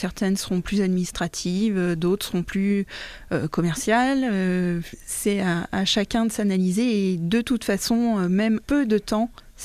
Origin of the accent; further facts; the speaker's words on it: Auvergne-Rhône-Alpes, France; Donc, moi, je suis de l'Ain